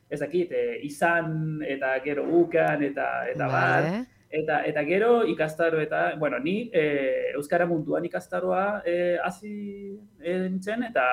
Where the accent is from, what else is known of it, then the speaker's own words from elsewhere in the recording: Santiago, Santiago Metropolitan, Chile; Basque is a second language; hogei eta mairu urte ditut, bueno, Txilekoa naiz, Santiagon bizi naiz, eta irakaslea naiz.